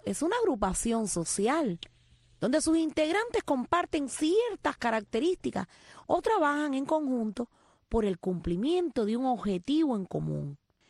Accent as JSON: {"language": "Spanish", "country": "Cuba", "said": "para demostrarle al mundo de lo que somos capaces los cubanos en estos momentos de falta de materia prima."}